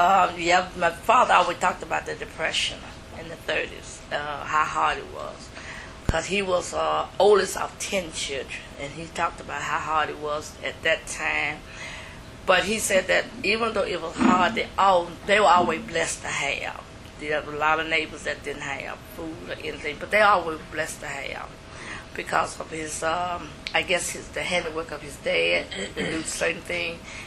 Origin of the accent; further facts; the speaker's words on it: Johnstown, United States; Well, I was born and reared around Johnstown in the rural area of Johnstown, where I still reside in the rural.